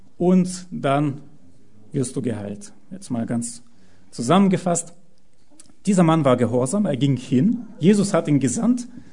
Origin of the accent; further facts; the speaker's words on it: Pforzheim, Baden-Württemberg, Germany; Ich komme aus Pforzheim und wir haben jetzt in der Stadt ganz viele Plakate